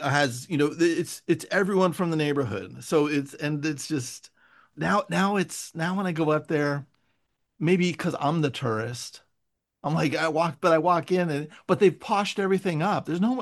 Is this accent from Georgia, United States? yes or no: no; San Francisco, California, United States; now in Los Angeles, United States; because I'm from San Francisco, so I moved to Los Angeles about 12 years ago